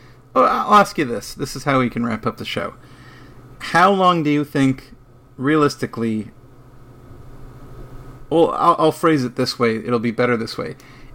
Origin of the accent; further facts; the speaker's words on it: New Jersey, United States; I'm from Jersey, you son of a bitch.